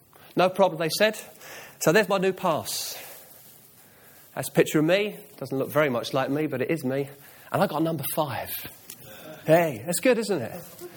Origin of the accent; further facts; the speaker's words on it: England, United Kingdom; I'm totally English, all right? There's no Welsh in me at all.